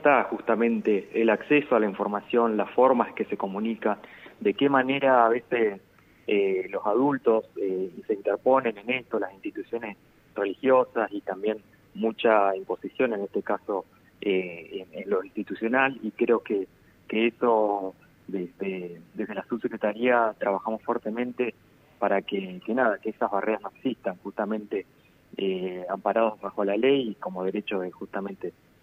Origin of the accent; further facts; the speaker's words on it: La Adela, La Pampa, Argentina; Yo soy de la Adela, así que en mi escuela tuvimos la experiencia